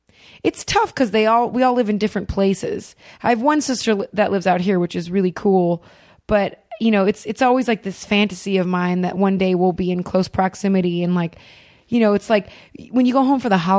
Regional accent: Ohio, United States; From my normal high school, you know, growing up in Ohio, which I had a blast, I played soccer.

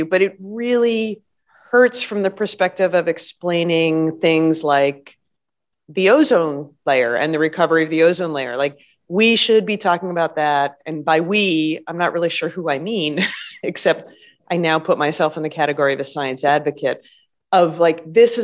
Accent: New York, United States; I grew up outside of the Adirondacks

